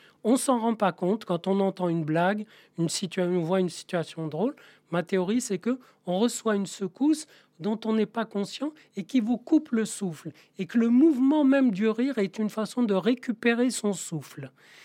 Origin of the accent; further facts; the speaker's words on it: Marrakesh, Marrakesh-Safi, Morocco; born there; je suis né à Marrakech. Et à Marrakech, dans les années 50